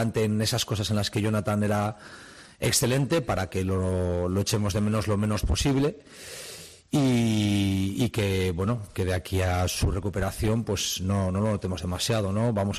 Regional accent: Spain; somos españoles

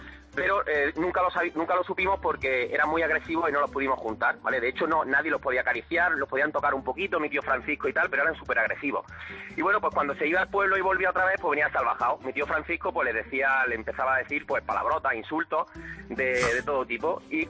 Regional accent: Córdoba, Andalusia, Spain; Nosotros somos de Córdoba capital, pero mis padres son de un pueblo del norte de la provincia, de Belalcázar.

